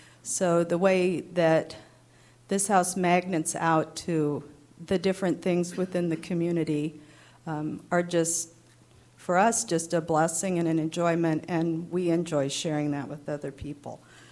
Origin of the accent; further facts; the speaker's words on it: Atascadero, California, United States; I was born and raised here in Atascadero.